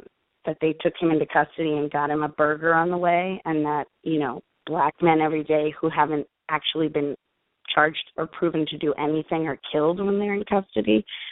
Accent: East Coast, United States; I'm from the East Coast, and so living in the Midwest, this is sometimes really hard for people.

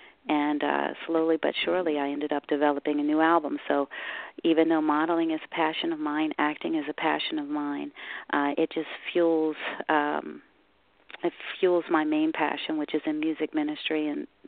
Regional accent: Harrisburg, Pennsylvania, United States; I come from Harrisburg, Pennsylvania, via Western PA.

